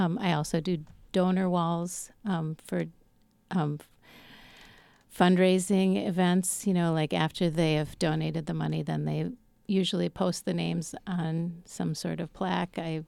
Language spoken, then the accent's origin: English; Stevens Point, Wisconsin, United States; also born or lived in Green Bay; now in Madison, United States; Stevens Point, Wisconsin.